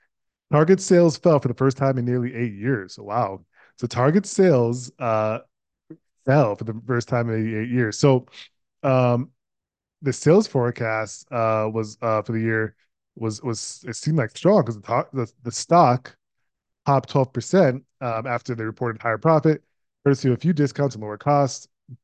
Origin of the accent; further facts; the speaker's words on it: Minnesota, United States; Shout out to Minnesota, my home state.